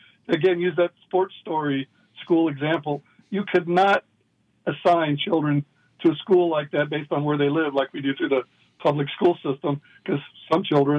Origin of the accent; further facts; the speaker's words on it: Utah, United States; that's one of the things I discussed was what my home state of Utah has done.